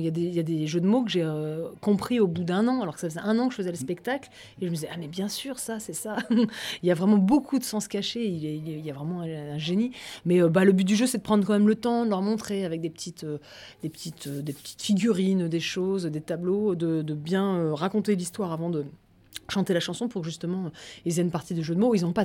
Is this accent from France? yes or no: yes; Crépy-en-Valois, Hauts-de-France, France; moi je suis originaire de Crépy et puis j'avais appris, j'ai fait de la musique classique étant enfant